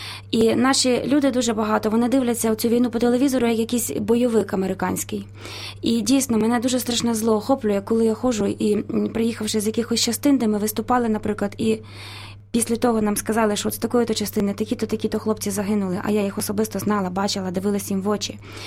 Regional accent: Lviv, Lviv Oblast, Ukraine; born there; now in Kyiv, Ukraine; я народилася у Львові, закінчила Львівську консерваторію, композиторський факультет в класі викладача Мирослава Скорика. Зараз я живу в Києві

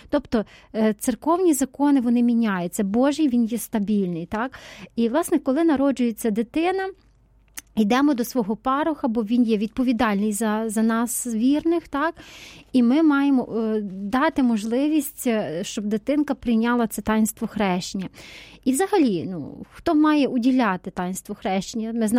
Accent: Ternopil, Ternopil Oblast, Ukraine; я з Тернополя, із парафії, з катедри

